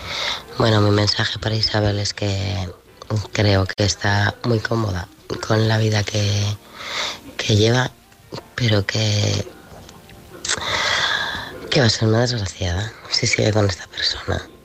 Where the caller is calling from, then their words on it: Navarre, Spain; desde Navarra.